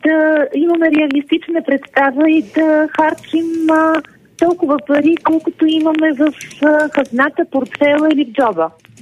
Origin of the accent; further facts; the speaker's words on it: Burgas Province, Bulgaria; съм от Бургаски регион, където туризъм е сакрална дума.